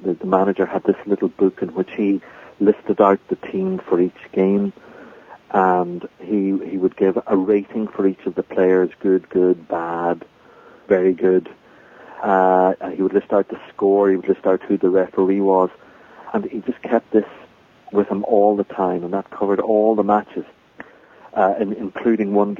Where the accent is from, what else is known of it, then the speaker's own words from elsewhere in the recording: Dublin, Leinster, Ireland; originally I come from Dublin, and you know, my childhood team in Dublin was